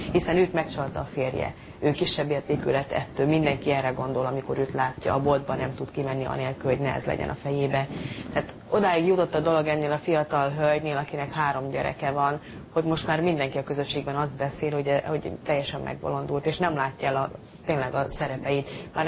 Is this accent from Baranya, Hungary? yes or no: no; Borsod-Abaúj-Zemplén, Hungary; Jó, Borsod megyéből jövök, ezek után itt mondom.